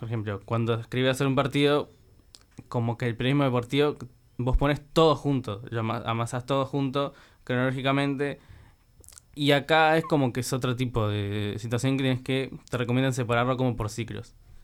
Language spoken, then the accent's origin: Spanish; Montevideo, Uruguay; Soy de Montevideo, nací acá, viví acá toda mi vida.